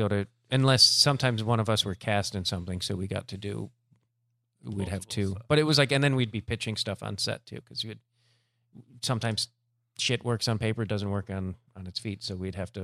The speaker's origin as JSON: {"language": "English", "town": "Chicago", "region": "Illinois", "country": "United States", "tie": "born or raised there", "said": "And I got to go to Chicago, and that was the most important for me because that's my hometown."}